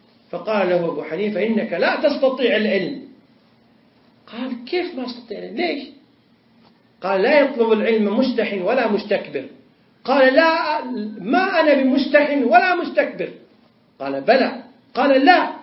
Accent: Kuwait; حتى بعض الناس يكرر كلمة معروفة عندنا في الكويت

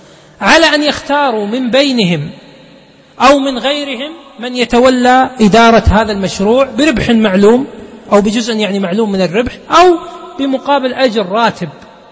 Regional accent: Kuwait; يمكن عندنا بالكويت 100 فلس، يمكن عندكم هنا بريال قطري تقريبا

